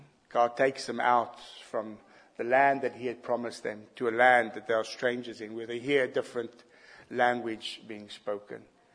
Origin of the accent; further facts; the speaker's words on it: South Africa; I don't get excited because I'm South African.